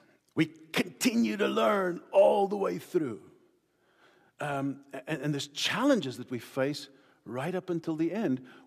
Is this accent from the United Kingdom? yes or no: no; South Africa; you heard I'm from South Africa, and even in South Africa I was in pastoral ministry